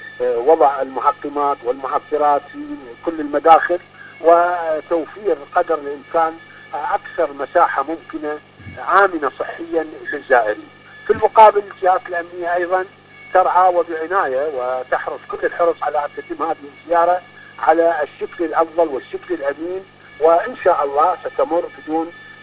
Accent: Iraq; احنا عندنا في العراق

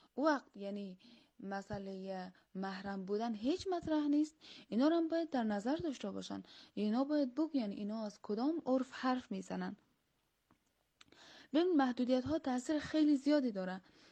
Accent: Afghanistan; ما کسایی هستیم که در افغانستان به دنیا آمدیم، هم اینجا بزرگ شدیم

